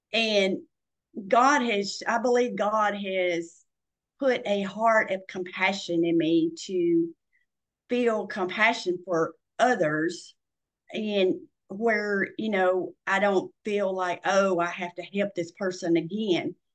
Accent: Tennessee, United States; I am originally from Middle Tennessee, and I grew up on a farm. As a child, I played in the barn and all that stuff.

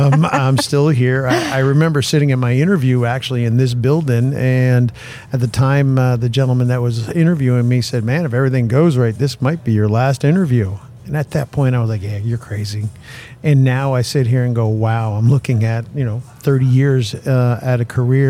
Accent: New York, United States; I grew up in the Hudson Valley, New York.

